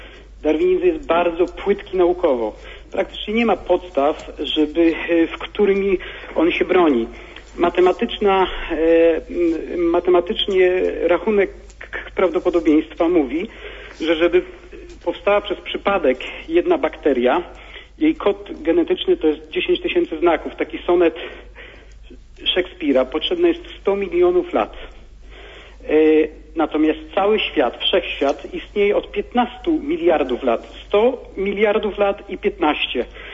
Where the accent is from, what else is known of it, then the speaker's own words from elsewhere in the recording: Greater Poland Voivodeship, Poland; now in Warsaw, Poland; Jestem lekarzem, mieszkam w Warszawie, pochodzę z Wielkopolski.